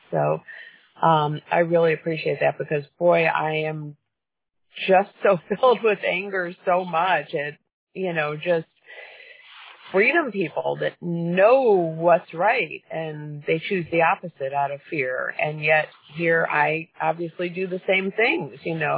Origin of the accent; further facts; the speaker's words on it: Chicago, Illinois, United States; moved away; I was born and raised in Chicago, and I literally left because I couldn't handle it.